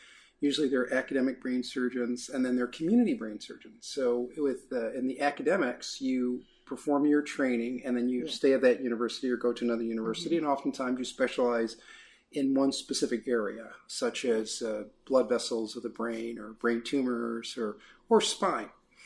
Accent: Detroit, Michigan, United States; And in terms of my background, I was born and raised in Detroit, and with a single mom.

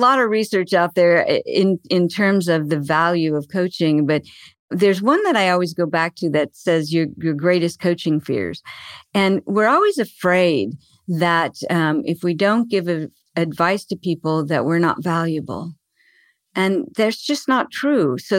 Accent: Arizona, United States; But I grew up and I was born in Arizona, and I still live here.

